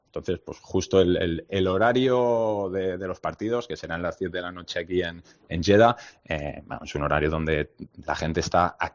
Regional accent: Barcelona, Catalonia, Spain; born there; moved away; Dices, de España, he nacido en Barcelona, tal.

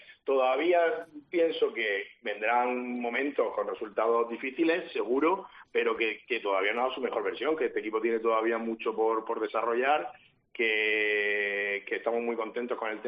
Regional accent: Murcia, Region of Murcia, Spain; yo soy murciano y yo vivo en Murcia y yo he venido a ver con mi abuelo el Real Murcia aquí a La Condomina

